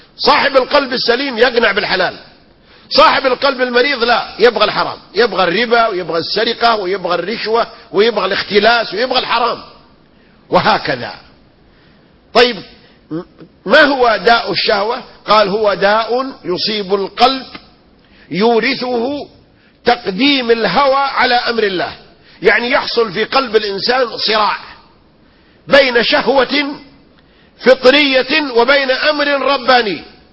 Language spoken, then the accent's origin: Arabic; Saudi Arabia; عندنا في السعودية